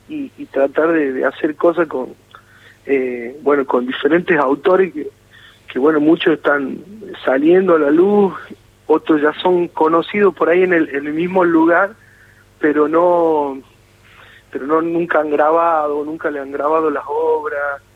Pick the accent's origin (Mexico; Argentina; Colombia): Argentina; Jujuy; Extraño mucho Jujuy, sobre todo mi pueblo.